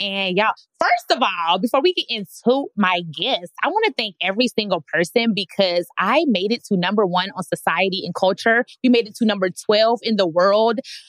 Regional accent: Dallas, Texas, United States; Dallas, Texas, that is my hometown.

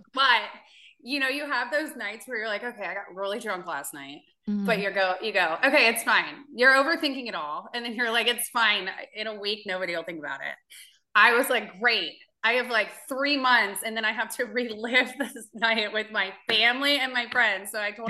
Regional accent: Virginia Beach, Virginia, United States; I'm like, wait a minute, I'm from Virginia Beach.

